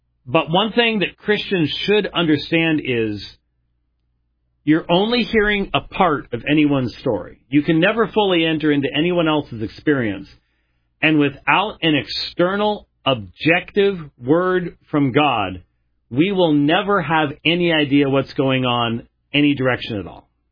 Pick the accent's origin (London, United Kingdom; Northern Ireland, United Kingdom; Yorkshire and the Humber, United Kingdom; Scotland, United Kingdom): Scotland, United Kingdom; No, I'm actually Scottish.